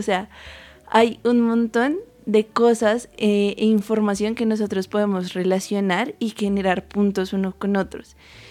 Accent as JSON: {"language": "Spanish", "region": "Bogotá", "country": "Colombia", "said": "obviamente siendo los principales, ya que somos de Bogotá"}